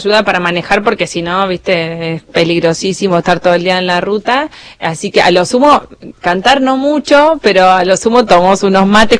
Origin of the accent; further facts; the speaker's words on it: Bolívar, Buenos Aires Province, Argentina; Soy de Bolívar.